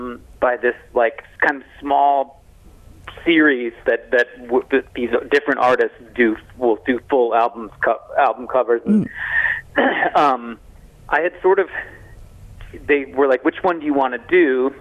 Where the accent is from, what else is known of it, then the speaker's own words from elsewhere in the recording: Chicago, Illinois, United States; I'm from Chicago originally. … were like our, you know, most famous band of that alternative rock era.